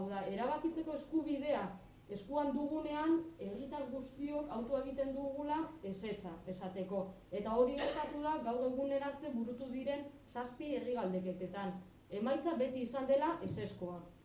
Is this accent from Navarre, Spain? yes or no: no; Atxondo, Basque Country, Spain; Baina horrek ez du esan nahi, 1500 biztanleok, Atxondoko 1500 biztanleok, proiektuaren kontra gaudenik.